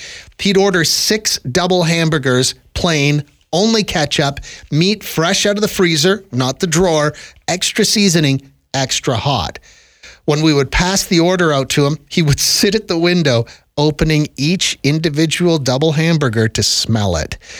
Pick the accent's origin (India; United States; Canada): Canada; Ontario; I grew up in Southern Ontario.